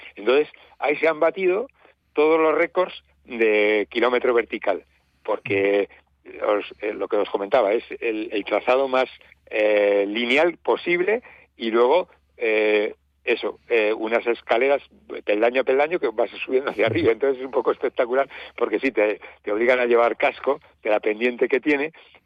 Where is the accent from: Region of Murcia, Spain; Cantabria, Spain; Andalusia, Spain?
Cantabria, Spain; Matienzo; el echar a andar en Matienzo, pues sí, aparte que es mi pueblo